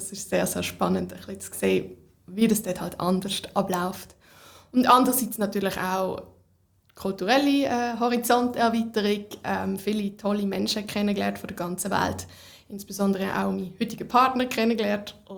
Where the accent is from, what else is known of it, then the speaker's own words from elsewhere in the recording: Switzerland; Habe aber gemerkt, dass ich als Schweizer Anwältin auch nicht allzu viel beitragen kann